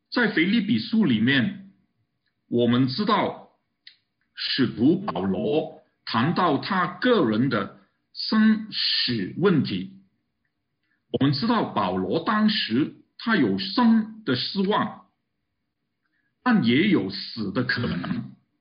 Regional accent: Canada; 我们加拿大人相信也知道了

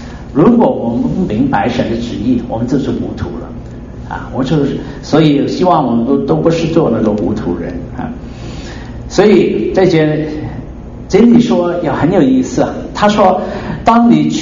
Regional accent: China; 我们中国人都很聪明的哈

